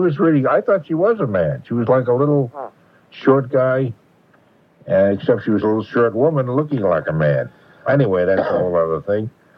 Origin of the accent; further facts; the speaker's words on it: New England, United States; accent: New England; I thought I got rid of my New England accent, but it pops out every now and then.